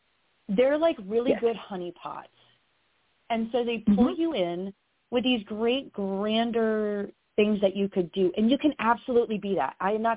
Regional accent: the South, United States; I grew up in the South, so they call it a come to Jesus moment

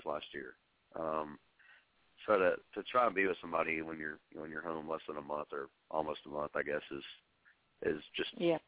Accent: Tullahoma, Tennessee, United States; I grew up in Tullahoma, Tennessee, which is about an hour south of Nashville. It's a great city.

